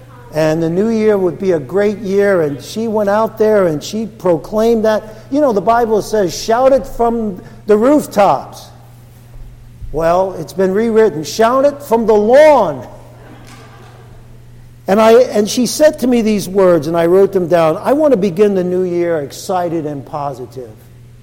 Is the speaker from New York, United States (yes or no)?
yes; Brooklyn, New York, United States; growing up in Brooklyn, at the stroke of midnight, everybody stuck their heads out the window and pounded on pots and pans.